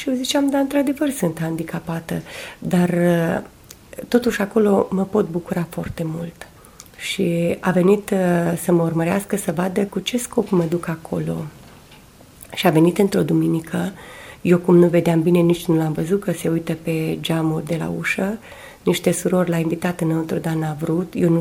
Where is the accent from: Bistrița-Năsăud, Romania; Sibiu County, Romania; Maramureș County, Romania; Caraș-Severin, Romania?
Bistrița-Năsăud, Romania; Rebrișoara; Aici, în Rebrișoara. Și m-a lăsat aici, în satul meu, să mă duc la adunare.